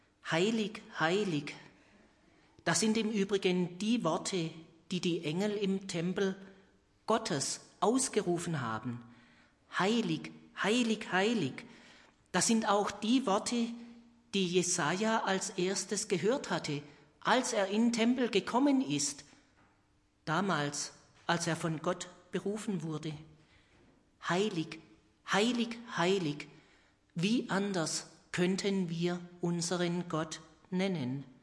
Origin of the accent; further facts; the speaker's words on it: Grüntal-Frutenhof, Baden-Württemberg, Germany; meine Heimat, Grüntal-Fruttenhof, bin verheiratet, wir haben 3 Kinder im Erwachsenenalter